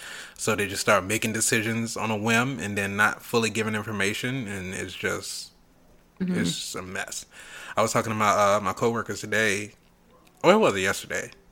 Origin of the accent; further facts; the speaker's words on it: California, United States; I'm coming from California to go to MSU